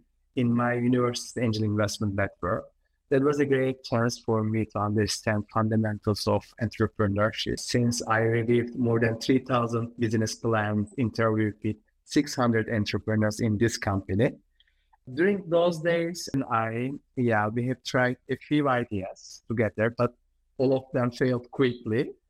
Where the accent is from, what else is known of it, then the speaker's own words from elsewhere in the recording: Turkey; Yeah, I was born and raised in Turkey.